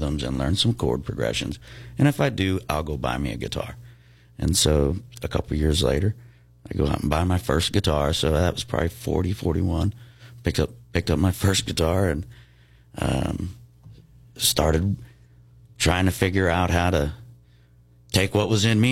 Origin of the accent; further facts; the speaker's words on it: Josephine, Texas, United States; now the influences are coming from everywhere that were so foreign growing up in Josephine, Texas.